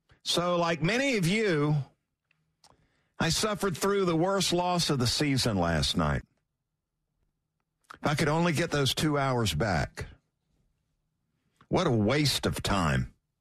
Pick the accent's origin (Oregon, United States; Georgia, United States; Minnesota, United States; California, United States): Georgia, United States; Valdosta; now in Atlanta, United States; growing up in Valdosta, I just didn't have any preparation for what I would face head-on here in Hotlanta.